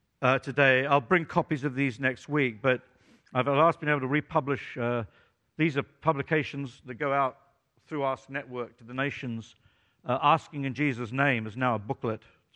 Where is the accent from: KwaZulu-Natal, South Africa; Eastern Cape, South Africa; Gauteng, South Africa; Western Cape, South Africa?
Gauteng, South Africa; Johannesburg; born there; I am a South African. I was born in Joburg.